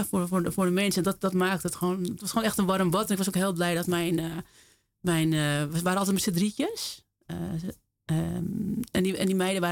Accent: Wormerveer, North Holland, Netherlands; Ik kom uit Wormerveer.

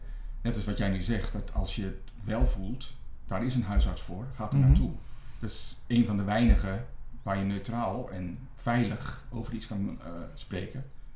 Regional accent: Gorinchem, South Holland, Netherlands; Ik kom niet uit Amsterdam. Ik kom uit Gorinchem. Een prima plaats om te wonen. Alleen, ik voelde me daar eenzaam.

